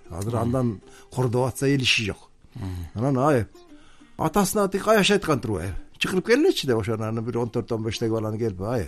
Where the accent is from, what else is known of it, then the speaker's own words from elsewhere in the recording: Issyk-Kul Region, Kyrgyzstan; Мен Жетегиз районунда Чоңгулс деген айылдан туулуп өскөм, төрөлгөм.